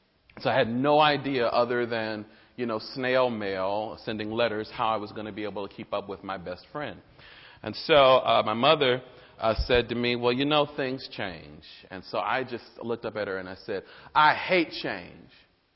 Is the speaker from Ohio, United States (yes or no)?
no; Chicago, Illinois, United States; But I'm from Chicago, and my family comes from a small town in Mississippi, Durant, Mississippi.